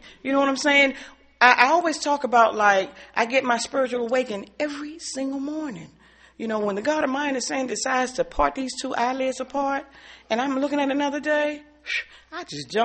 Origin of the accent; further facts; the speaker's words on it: Alexandria, Virginia, United States; I'm from Alexandria, Virginia.